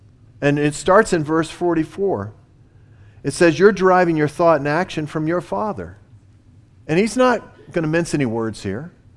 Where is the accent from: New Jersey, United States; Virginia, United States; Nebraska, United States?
Virginia, United States; born there; It's not that I was born in Virginia or what my family was or what was the heritage of my family or any of these things.